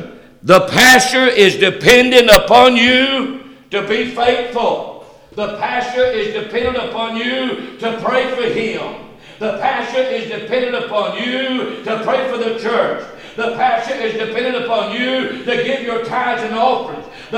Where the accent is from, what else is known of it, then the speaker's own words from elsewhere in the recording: North Carolina, United States; I told you last night I was born and raised in Stokes County, North Carolina. Daddy had a big farm, 111 acres on that farm.